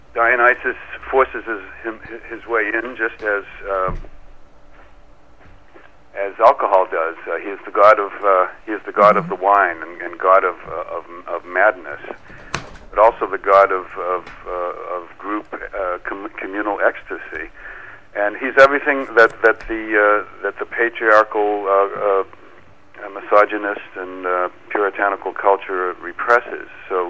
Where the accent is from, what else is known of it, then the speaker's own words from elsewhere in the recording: East Coast, United States; also born or lived in Boise, Idaho; I lived a little bit in Boise, Idaho about 35 years ago, but I'm from the East Coast originally.